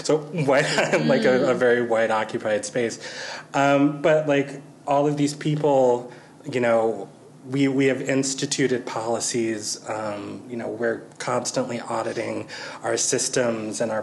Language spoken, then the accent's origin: English; Washington, District of Columbia, United States; And I'm from Washington, D.C., y'all, and I don't know if you... Chocolate City.